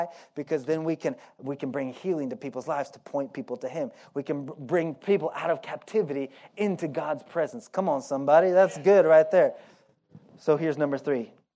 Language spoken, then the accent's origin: English; Oklahoma, United States; I grew up in Oklahoma. We have tornadoes there.